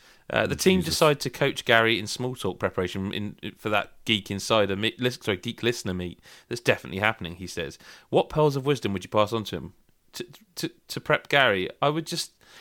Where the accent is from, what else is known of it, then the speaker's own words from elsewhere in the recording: Bournemouth, South West England, United Kingdom; All right, mate, how's it going? I'm not from London, I'm actually from